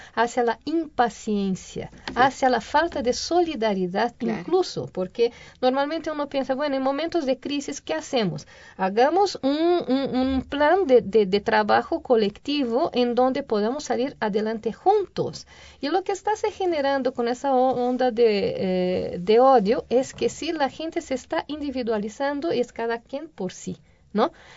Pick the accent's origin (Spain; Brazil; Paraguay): Brazil; Spanish is a second language; Yo, como brasileña, me da pena